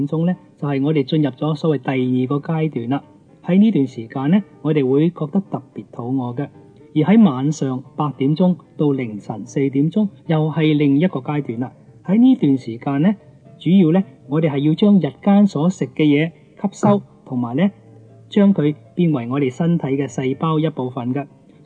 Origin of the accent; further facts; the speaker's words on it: China; 所以我哋中国人下昼饮茶点心咧系唔系咁好嘅？